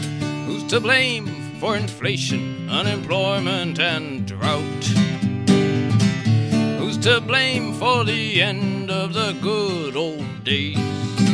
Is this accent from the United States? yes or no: yes; United States; Of course, as an American, lots and lots of, you know, billions of dollars a year.